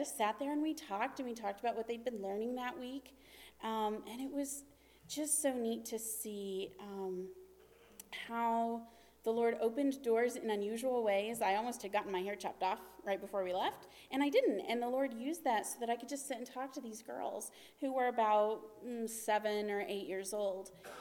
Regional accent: West Virginia, United States; I grew up in West Virginia. And the roads we were on are like the roads to get to my grandparents' house.

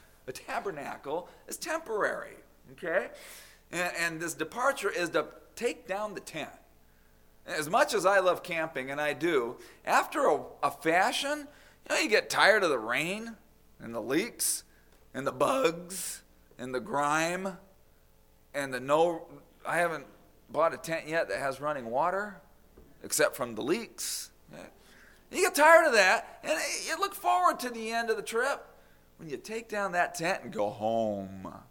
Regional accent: Phoenix, Arizona, United States; I grew up in Maryville, a part of Phoenix, Arizona. Mostly lower middle class, and all of us boys grew up settling our problems with our fists.

